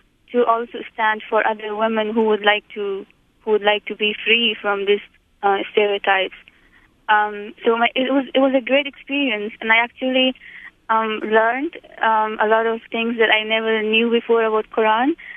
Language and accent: English; Afghanistan; moved away; I came from Afghanistan to Karama, and with thinking to learn more